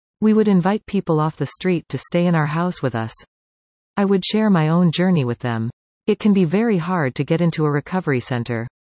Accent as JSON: {"language": "English", "town": "Collingwood", "region": "Ontario", "country": "Canada", "tie": "born or raised there", "also_born_or_lived": "Scotland", "said": "I was born in Scotland, but we moved to Collingwood when I was 2½. I went to Mountain View Elementary School, and Collingwood Collegiate Institute."}